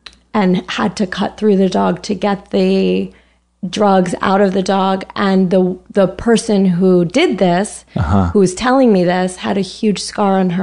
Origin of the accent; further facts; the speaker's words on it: Larchmont, New York, United States; I grew up in New York. I'm from Westchester.